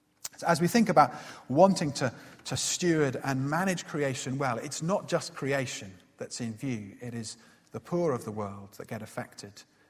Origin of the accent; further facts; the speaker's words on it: East of England, United Kingdom; I grew up very near Welwyn Garden City.